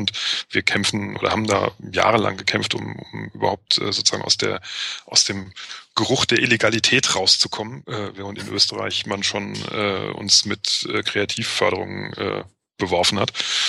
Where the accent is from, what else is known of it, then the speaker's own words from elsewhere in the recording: Frankfurt, Hesse, Germany; Nee, bin ich nicht. Ich komme aus Frankfurt.